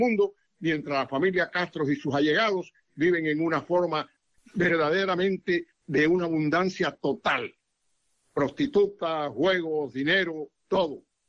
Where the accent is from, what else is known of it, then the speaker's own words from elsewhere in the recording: Cuba; moved away; nosotros los cubanos desterrados